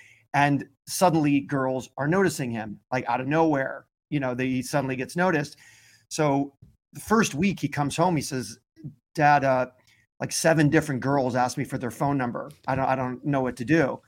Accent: Chicago, Illinois, United States; now in Los Angeles, United States; I think I grew up in Chicago. They probably wouldn't have cared so much.

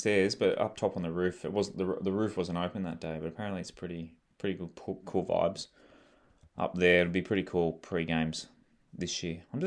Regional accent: New South Wales, Australia; Obviously, growing up in the Central Coast. Going to Newcastle a few times.

